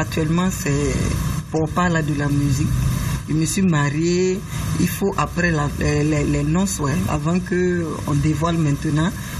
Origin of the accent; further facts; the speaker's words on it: Abidjan, Côte d’Ivoire; born there; Je suis né à Abidjan, mais je peux dire que j'ai grandi ici, chez ma grand-mère. Voilà, depuis l'âge de 5 ans, puis je suis venu chez ma grand-mère.